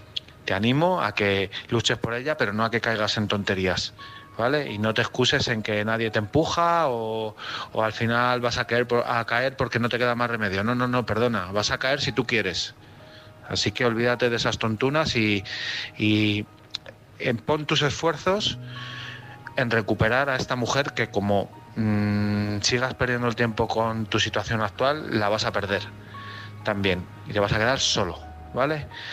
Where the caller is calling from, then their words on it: Madrid, Community of Madrid, Spain; Buenas noches, chicos. … de Madrid.